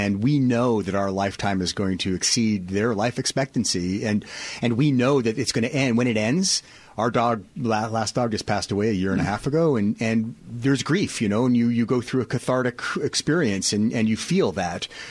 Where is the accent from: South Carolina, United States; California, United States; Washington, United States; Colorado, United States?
Washington, United States; Shoreline; I'm a Seattle guy. I grew up in Shoreline and went to Shorewood High School.